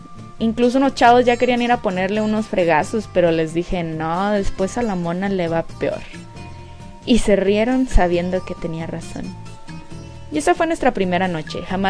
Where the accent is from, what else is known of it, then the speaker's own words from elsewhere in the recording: Mexico; como mexicanos no sepamos apreciar las bondades de nuestra nación. La riqueza cultural y gastronómica, la naturaleza. Aunque bueno, yo sinceramente no me siento azteca porque tengo más sangre gachupina que indígena.